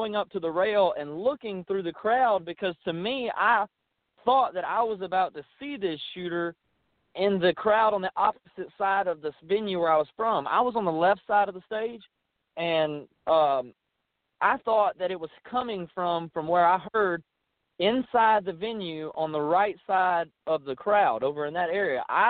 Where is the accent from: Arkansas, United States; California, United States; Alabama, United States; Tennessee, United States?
Alabama, United States; I'm from Alabama, and we got, you know, a lot of tornado sirens there.